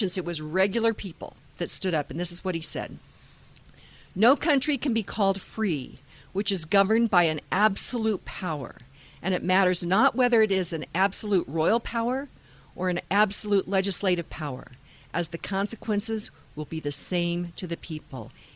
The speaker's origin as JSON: {"language": "English", "region": "Kansas", "country": "United States", "said": "I don't know if you ever drive there, but I'm from Kansas."}